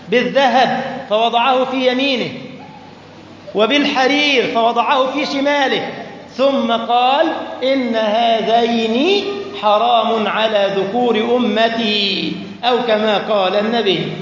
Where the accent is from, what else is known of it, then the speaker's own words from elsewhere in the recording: Egypt; والطحال كذلك دم، نأكله، بيسموه الإخوة حلويات عندنا في مصر